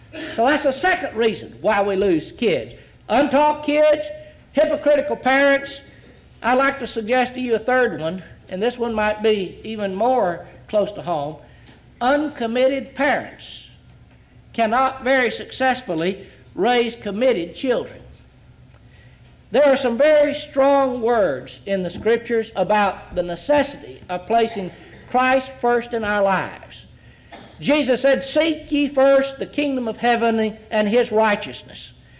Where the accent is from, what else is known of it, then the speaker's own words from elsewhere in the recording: Texas, United States; When I was growing up in East Texas, I had an uncle named